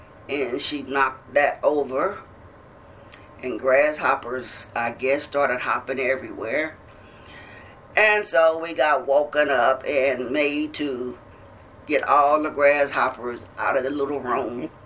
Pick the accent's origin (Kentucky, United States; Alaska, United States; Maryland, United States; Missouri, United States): Missouri, United States; Kansas City; I was born on September the 7th, 1955, in Kansas City, Missouri.